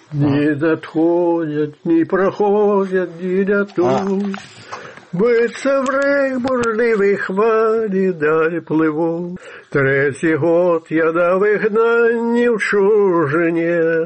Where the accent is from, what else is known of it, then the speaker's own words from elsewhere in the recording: Belarus; Мы только там и познали, что мы белорусы. А до этого не ведали, кто мы такие.